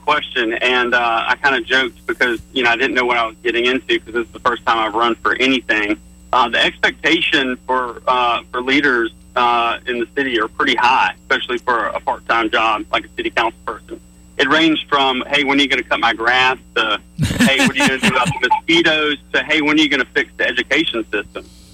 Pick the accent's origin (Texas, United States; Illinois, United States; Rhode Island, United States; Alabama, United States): Alabama, United States; Montgomery; Yeah, so I grew up in Montgomery, born and raised, and I really do care about the city of Montgomery. I love Montgomery.